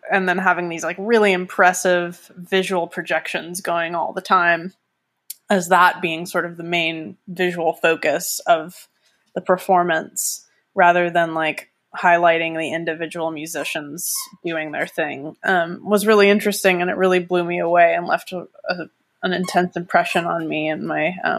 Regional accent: Santa Monica, California, United States; born there; I was birthed in Santa Monica.

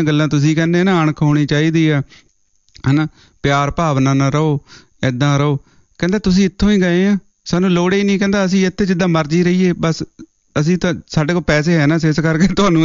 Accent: Punjab, India; ਪੰਜਾਬ ਜਿਹੜਾ ਜਿੱਥੇ ਆਪਾਂ ਜੰਮੇ ਪਲੇ ਆ ਸਾਡੇ ਕਨੈਕਸ਼ਨ ਹੈ ਉੱਥੇ ਸਾਡੇ ਗੁਰੂਆਂ ਦੀ ਧਰਤੀ ਹੈ

